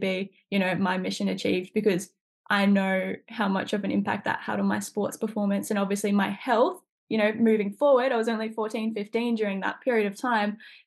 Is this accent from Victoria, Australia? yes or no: no; Gold Coast, Queensland, Australia; But I think a big part of it for me is sport. I grew up on the Gold Coast in Queensland. I got one brother, he did soccer.